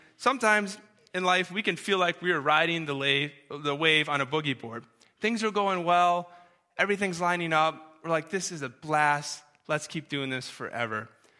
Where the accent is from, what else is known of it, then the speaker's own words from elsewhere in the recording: New Hampshire, United States; Growing up in New Hampshire, I had the privilege of going up to the coast of Maine quite often.